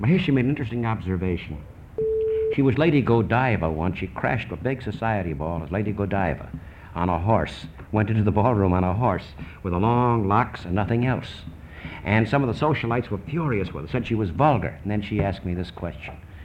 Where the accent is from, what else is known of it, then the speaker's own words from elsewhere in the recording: Chicago, Illinois, United States; since I'm from Chicago. Chicago was known, you know, for the Al Capone gangs.